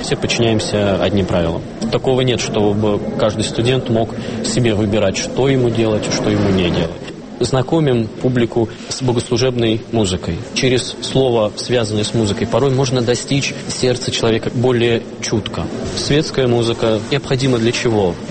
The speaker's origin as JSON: {"language": "Russian", "town": "Kimry", "region": "Tver Oblast", "country": "Russia", "tie": "born or raised there", "said": "Город Кимры, Тверская область."}